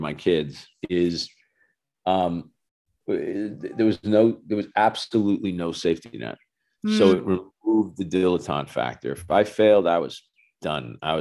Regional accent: Dorchester, Massachusetts, United States; I grew up in Dorchester, Massachusetts.

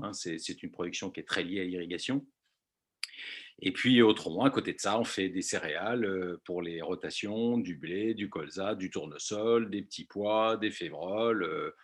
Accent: Migné-Auxances, Nouvelle-Aquitaine, France; j'ai toujours vécu sur la commune, je suis né à Migny-Auzance et je demeure à Migny-Auzance et j'exerce mon métier à Migny.

